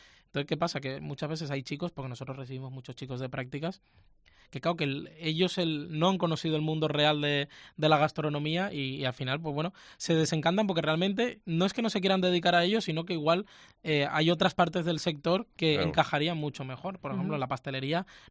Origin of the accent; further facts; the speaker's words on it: Cuba; moved away as an adult; now in Spain; Yo soy cubano.